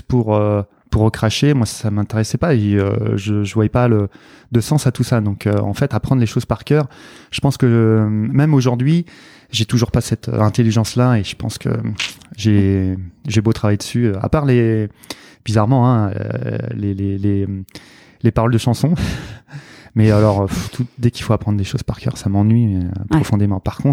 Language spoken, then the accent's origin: French; Nantes, Pays de la Loire, France; born there; Alors, je suis né à Nantes.